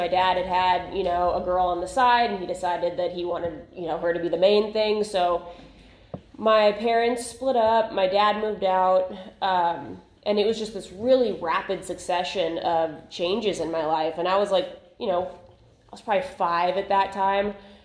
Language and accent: English; Huntington Beach, California, United States; I grew up in Huntington Beach, which is in Orange County.